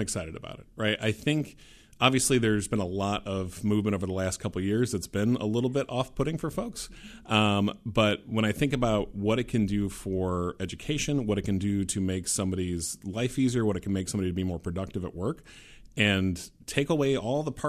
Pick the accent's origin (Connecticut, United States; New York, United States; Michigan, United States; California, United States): Michigan, United States; Holland; Yeah, so I grew up here in West Michigan. So I'm from Holland originally.